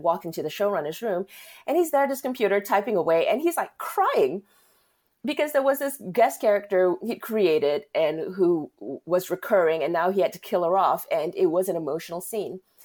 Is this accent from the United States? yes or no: no; Malaysia; growing up in Malaysia, I'm like everybody else, and we feel like we're king of the hill.